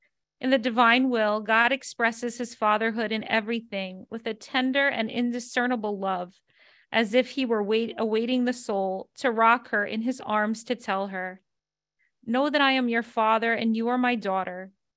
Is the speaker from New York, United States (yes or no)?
yes; New York City, New York, United States; growing up in the Bronx, you know, I have a very Bronx personality. I grew up in a 29-floor building.